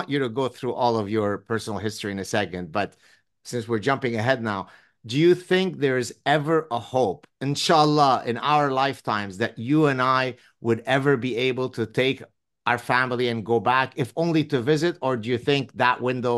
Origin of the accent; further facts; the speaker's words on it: Lebanon; English is a second language; I speak, of course, Arabic, Hebrew, French, and English. French, again, because we grew up in Lebanon